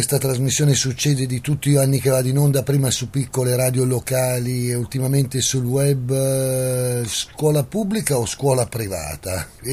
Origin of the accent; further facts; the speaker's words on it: Milan, Lombardy, Italy; Siamo entrambi padani, io sono cresciuto a San Siro, lei al Gratosoglio.